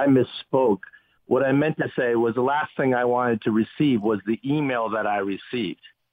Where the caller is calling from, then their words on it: Haiti; Yes, I'm calling you from Haiti.